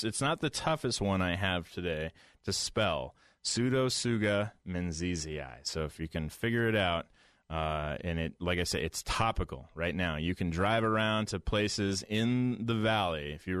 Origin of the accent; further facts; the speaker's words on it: Portland, Oregon, United States; now in Idaho, United States; which I, you know, growing up in Portland, Doug firs are just everywhere.